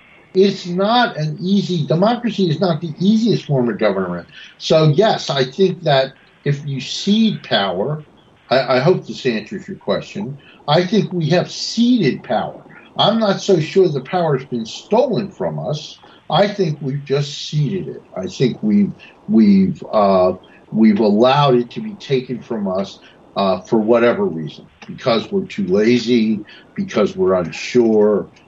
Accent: Washington, District of Columbia, United States; I grew up in Washington, D.C., and this is a regular thing.

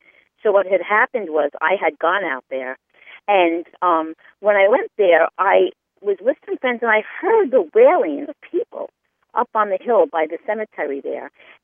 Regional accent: Bayside, New York, United States; I grew up in Bayside

